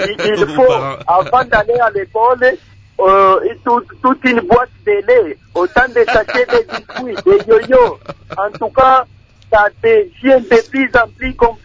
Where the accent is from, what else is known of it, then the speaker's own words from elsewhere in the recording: Lubumbashi, Haut-Katanga, DR Congo; surtout ici chez nous à Lubumbashi